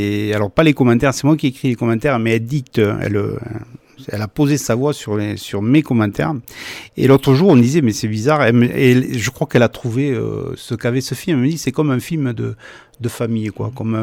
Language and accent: French; Cervegaux, Occitanie, France; après, je suis natif du coin, hein, puisque je suis natif de Cervegaux.